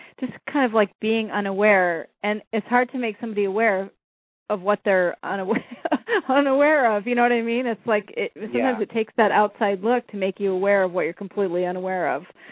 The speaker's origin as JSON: {"language": "English", "region": "Iowa", "country": "United States", "tie": "born or raised there", "also_born_or_lived": "Minnesota / California", "lives_now": "Maine, United States", "said": "I mean, I was raised in Iowa and born in Minnesota, and I lived in California, and now I'm in Maine."}